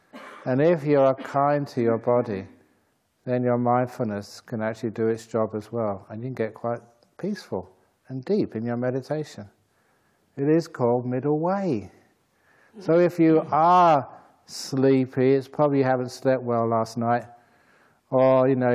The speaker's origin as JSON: {"language": "English", "region": "England", "country": "United Kingdom", "tie": "born there", "said": "I was born in England"}